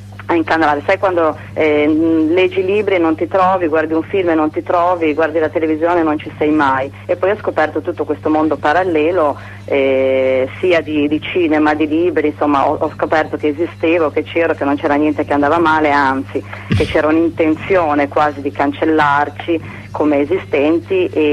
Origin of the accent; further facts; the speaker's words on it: Liguria, Italy; now in Bologna, Italy; Io sono ligure, quindi quasi vicino a Monte Carlo, da una parte abbastanza sperduta, insomma.